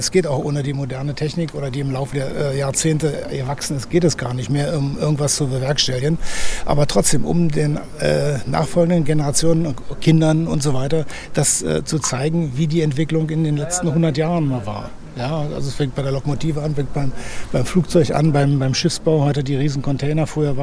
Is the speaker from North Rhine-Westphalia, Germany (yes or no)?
no; Berlin, Germany; Aus Berlin.